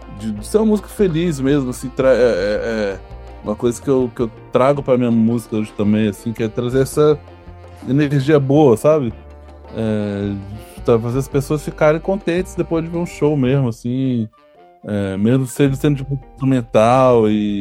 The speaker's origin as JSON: {"language": "Portuguese", "town": "Brasília", "region": "Federal District", "country": "Brazil", "said": "A gente é de Brasília e sempre esteve em Brasília."}